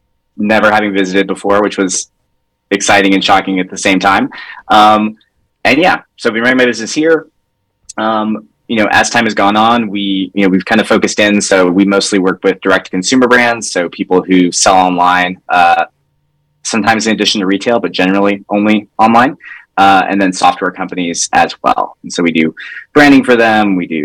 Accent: Texas, United States; now in Wisconsin, United States; I'm not originally from Wisconsin, from Texas. spent most of my life there working at various ad agencies, marketing agencies, San Antonio, and then eventually moved to Austin

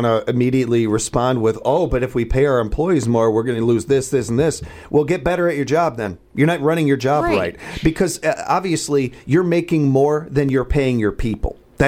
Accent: Illinois, United States; All you got to do is look at my home state in Illinois

